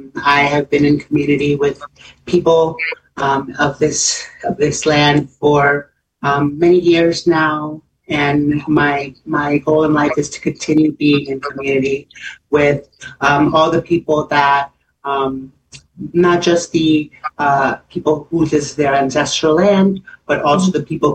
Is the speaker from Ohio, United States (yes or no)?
no; Virginia, United States; I grew up in Virginia, and I've been living in this area all my life.